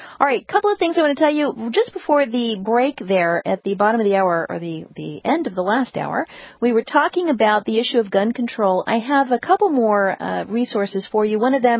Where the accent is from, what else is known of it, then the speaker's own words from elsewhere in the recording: Los Angeles, California, United States; You know, when I grew up in Los Angeles, I really couldn't understand why you would want to own a gun